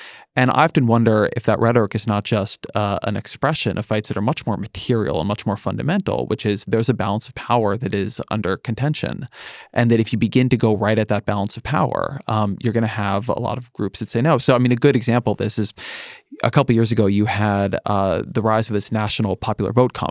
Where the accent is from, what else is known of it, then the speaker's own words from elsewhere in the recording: California, United States; I mean, I'm a Californian